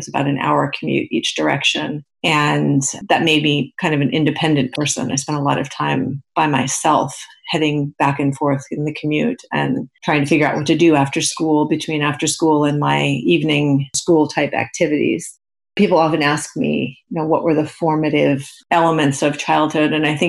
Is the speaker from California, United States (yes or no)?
yes; Malibu, California, United States; I grew up in the Malibu Mountains, sort of in the middle of nowhere. My parents were hippies.